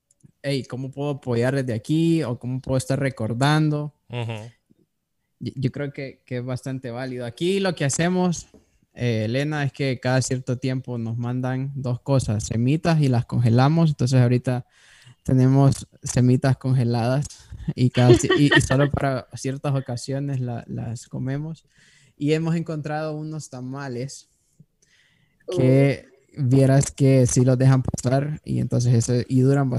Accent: Honduras; born there; nacimos en Honduras. Yo creo que nacimos ahí con un propósito

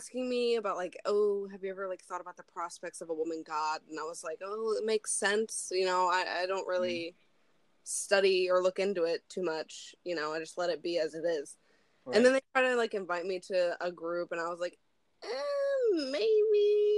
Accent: Harrisburg, Pennsylvania, United States; Okay, so I'm from Harrisburg, PA, as you know.

